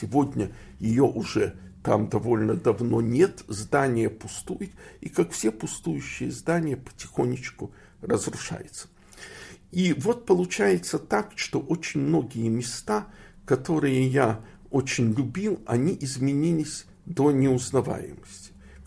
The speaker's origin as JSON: {"language": "Russian", "town": "Odesa", "region": "Odesa Oblast", "country": "Ukraine", "tie": "born or raised there", "said": "Я вырос в Одессе, в основном двухэтажной, но трех-четырехэтажной, где считалось почему-то, что вообще высоток строить нельзя, потому что Одесса стоит на катакомбах"}